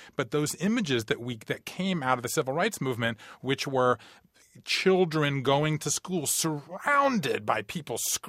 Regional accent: the South, United States; You said I grew up in the South. I mean, I witnessed the tail end of this even growing up in the 1960s.

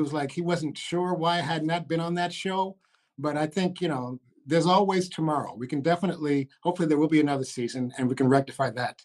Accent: Detroit, Michigan, United States; Yeah, he's actually from a suburb of Detroit, and I'm from the inner city of Detroit.

